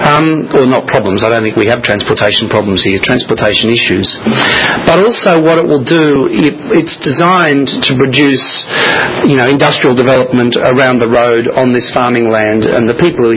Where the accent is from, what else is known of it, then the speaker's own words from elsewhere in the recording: Australia; moved away as an adult; now in United States; I moved here from Australia 3 years ago.